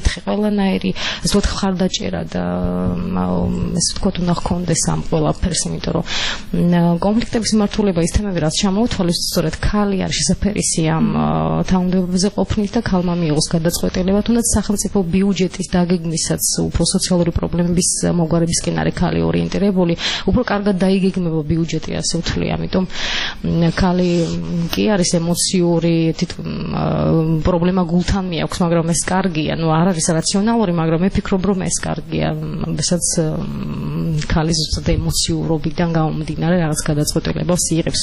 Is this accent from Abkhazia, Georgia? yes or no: yes; Sukhumi, Abkhazia, Georgia; born or raised there